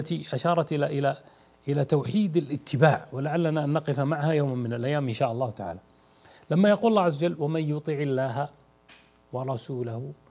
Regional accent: Saudi Arabia; فأنا من المملكة العربية السعودية

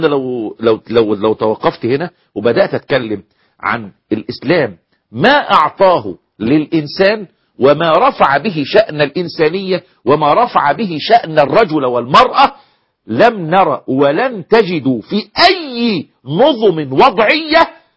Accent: Egypt; زي الحكومات اللي سقطت عندنا في مصر

